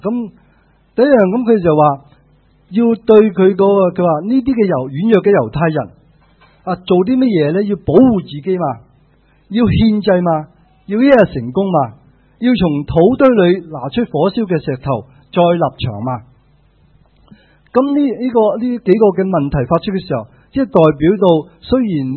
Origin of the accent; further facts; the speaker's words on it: Guangdong, China; 那我们广东人都有一句说话叫做崩口人就忌崩口碗